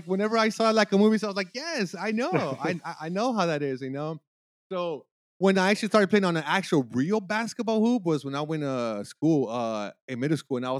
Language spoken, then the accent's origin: English; Houston, Texas, United States; I started getting into watching the Houston Rockets, you know, and I grew up in Houston, and it was 92, 93